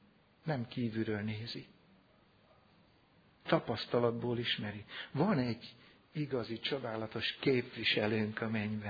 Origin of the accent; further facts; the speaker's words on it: Hungary; Csak gyengén hasonlít, de mi magyarok vagyunk